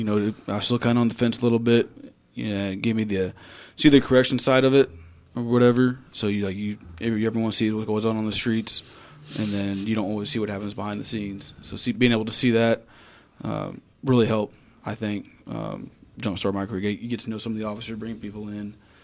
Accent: Emporia, Kansas, United States; So I was born and raised here in Emporia, lived here my whole life, loved it here, still do.

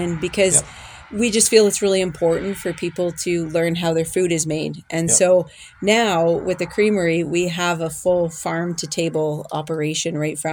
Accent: Chatham-Kent, Ontario, Canada; So I was raised down in Chatham, Kent, on a farm down there.

